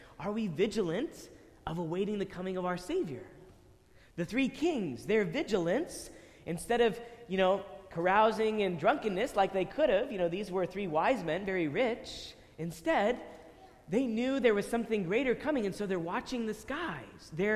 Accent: Temple, Texas, United States; all of the church communities around where I grew up in Temple, Texas.

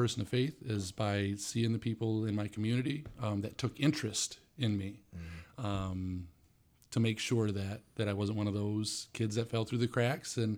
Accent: Michigan, United States; we're talking about a community I grew up in the Thumb. I mean, we only have 400, 500 people in the whole high school.

